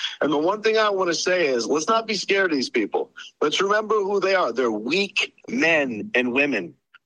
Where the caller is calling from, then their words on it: Florida, United States; from Florida, brother.